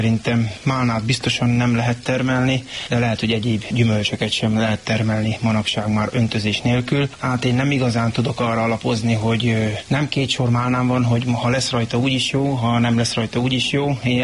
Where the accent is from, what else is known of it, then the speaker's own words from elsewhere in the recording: Varsány, Nógrád, Hungary; Igen, én úgy nőttem föl, hogy 10-12 éves koromban hajnal 4-kor ébresztettek, hogy menni kell málnát szedni, és nem volt, aki vigyázzon ránk, és nekünk is kellett menni a málnába. Hát akkor még itt Varsány területén hatalmas málnások voltak